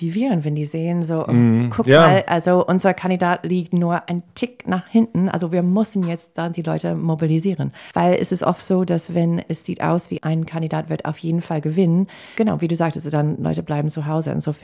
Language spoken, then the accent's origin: German; Wisconsin, United States; German is a second language; Wisconsin habe ich ganz besonders beobachtet, als es meine Heimatstadt ist